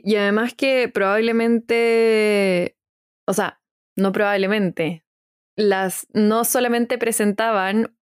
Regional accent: Chile; el daño que presentamos nosotras como mujeres chilenas en nuestra conducta alimentaria

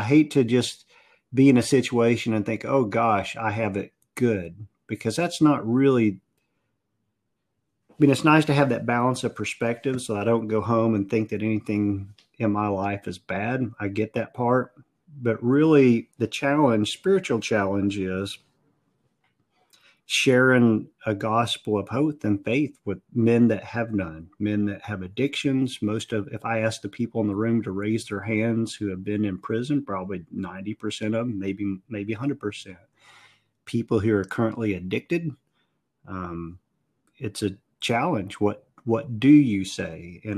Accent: Arkansas, United States; I was born and raised in Arkansas, and I never would have imagined that I would leave Arkansas.

